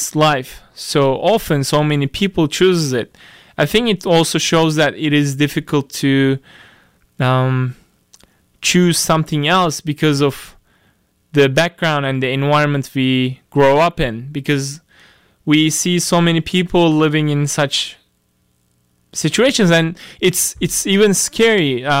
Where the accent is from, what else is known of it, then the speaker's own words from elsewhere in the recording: Turkey; English is a second language; I have a lot of those growing up in Turkey